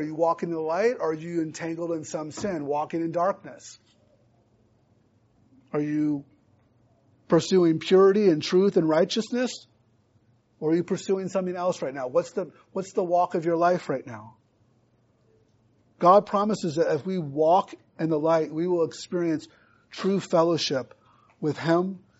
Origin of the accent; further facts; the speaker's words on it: Indiana, United States; I grew up in Indiana. And in southern Indiana, we have caves.